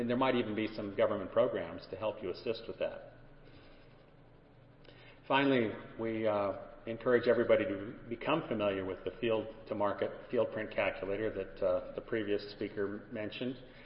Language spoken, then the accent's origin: English; Minnesota, United States; My home state of Minnesota has a lot of government agencies